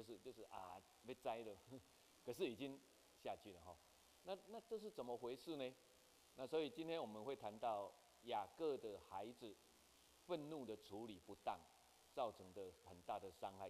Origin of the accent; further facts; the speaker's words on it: Taiwan; 我们台湾人移民为什么给你们菲律宾就这样平白无故就用机关枪扫死了